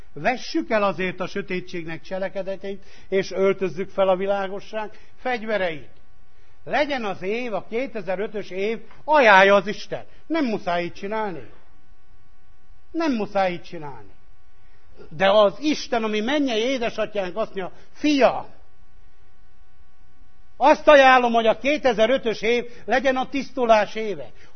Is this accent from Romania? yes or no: yes; Transylvania, Romania; Még akkor is, ha székely vagyok.